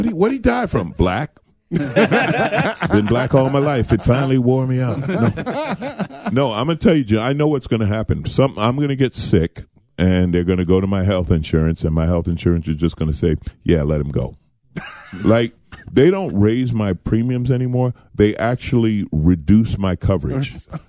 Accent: New York City, New York, United States; now in Los Angeles, United States; But, yeah, I grew up in New York and Queens. Then I moved to L.A.

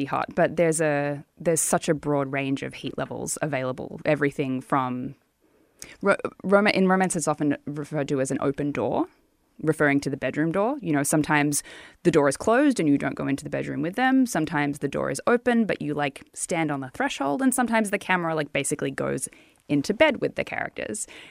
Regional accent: Australia; because I'm Australian and I wanted to make the place look beautiful and realistic.

